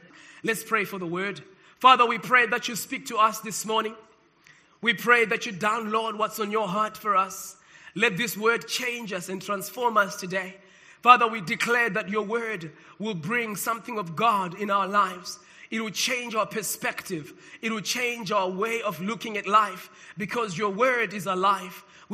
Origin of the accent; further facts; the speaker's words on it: Cape Town, Western Cape, South Africa; Okay, I came from Cape Town as well.